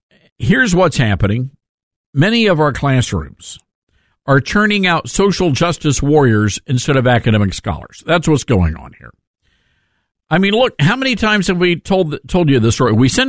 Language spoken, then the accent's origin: English; Memphis, Tennessee, United States; Now, some news from my home state, my beloved state of Memphis, Tennessee.